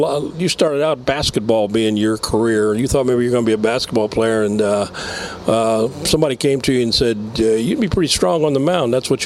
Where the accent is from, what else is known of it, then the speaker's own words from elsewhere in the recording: Cincinnati, Ohio, United States; When I was growing up near the Cincinnati area